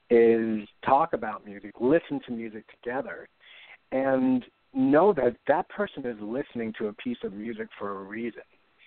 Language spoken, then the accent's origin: English; New York City, New York, United States; I grew up in the Bronx in New York, and all of my friends had a half an hour to play their mixtape